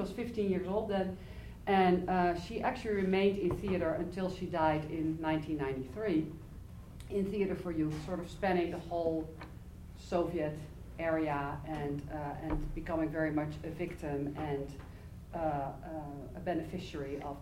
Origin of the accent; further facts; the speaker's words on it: Netherlands; accent: Dutch; English is a second language; I'm Dutch, that's what my accent is.